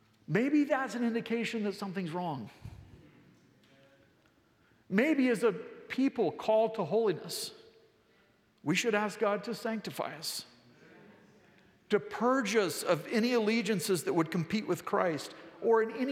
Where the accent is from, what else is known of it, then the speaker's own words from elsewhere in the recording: United States; I'm an American. I'm profoundly grateful for that privilege. I rejoice in our freedoms.